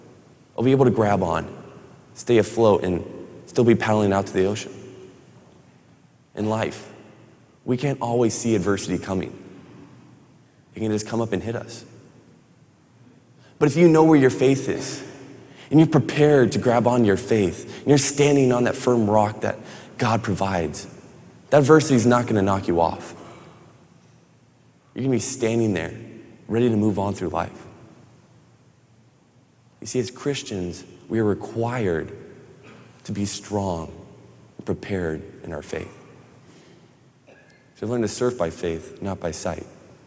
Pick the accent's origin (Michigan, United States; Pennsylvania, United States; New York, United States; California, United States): California, United States; Huntington Beach; And I grew up in Huntington Beach, so I love to surf, Surf City.